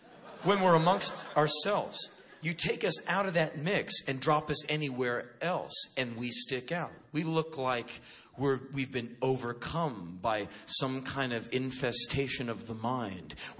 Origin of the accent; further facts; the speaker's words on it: Washington, District of Columbia, United States; now in Los Angeles, United States; Like I said, I'm an East Coast boy. I'm from Washington, D.C.